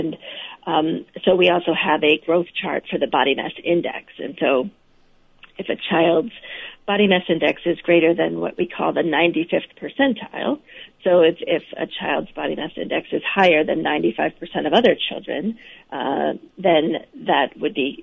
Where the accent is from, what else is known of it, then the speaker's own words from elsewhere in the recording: Iowa, United States; So I grew up in Iowa, and around about that time when I was in high school, we had something called Farm Aid